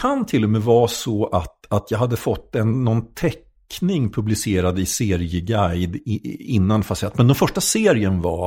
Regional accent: Stockholm, Stockholm County, Sweden; Alltså jag kom från Stockholm.

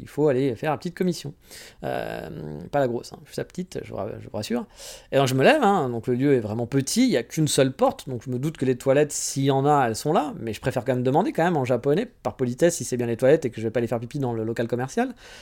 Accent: France; Puis nous, en tant que Français, on n'aime pas.

